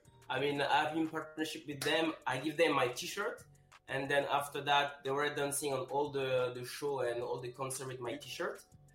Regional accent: Paris, Île-de-France, France; moved away as an adult; now in Canada; Okay, so basically, first of all, I'm from Paris. I was born in Paris

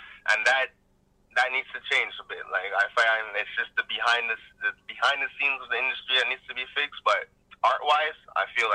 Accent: Montreal, Quebec, Canada; I don't know about bigger, but because I'm from Montreal, Toronto people that's listening, you guys aren't going to be too angry here, but yes, I think Montreal is better.

